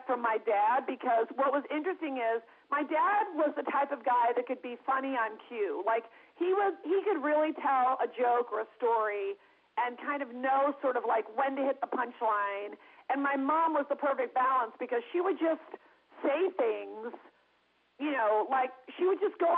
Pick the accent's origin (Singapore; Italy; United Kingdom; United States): United States; Forest Park, Illinois; because when I was growing up in Forest Park, Illinois, there was a magazine called Rona Barrett's Hollywood.